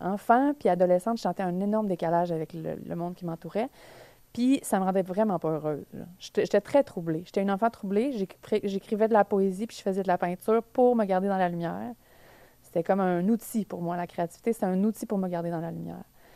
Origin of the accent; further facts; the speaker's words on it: Repentigny, Quebec, Canada; moi, je viens de Repentigny. Je suis née dans une banlieue, comme j'ai le goût de dire banlieue américaine